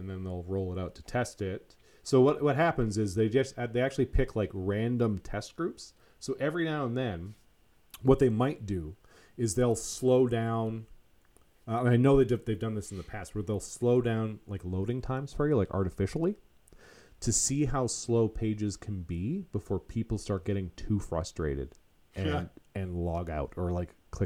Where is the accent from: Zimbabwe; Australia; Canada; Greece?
Canada; we're Canadian